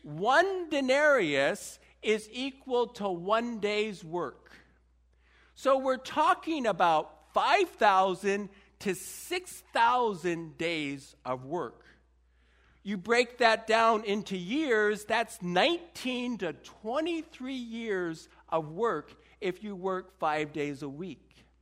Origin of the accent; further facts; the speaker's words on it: Williamsport, Pennsylvania, United States; I grew up in Williamsport, and in ninth grade, a good friend of my dad's became a Christian.